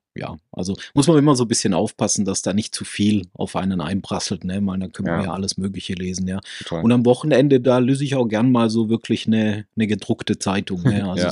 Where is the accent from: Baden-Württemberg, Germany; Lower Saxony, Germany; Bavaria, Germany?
Baden-Württemberg, Germany; Balingen; die Handball kennen, die wissen, wo ich herkomme. Balingen heißt die Ecke, erste Handball-Bundesliga, zweite Handball-Bundesliga derzeit.